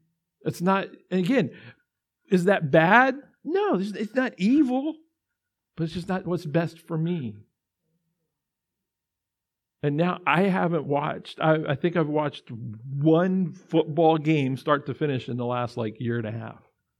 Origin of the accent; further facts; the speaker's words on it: California, United States; born there; now in Texas, United States; I was born in California. Sorry, Texans, I couldn't change that. Got here as quick as I could.